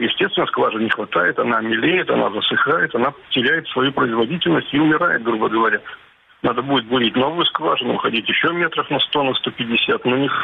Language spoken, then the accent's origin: Russian; Simferopol, Crimea, Ukraine; Ну, смотрите, я как бы вырос в Симферополе. Я помню, какой это был зеленый, цветущий город.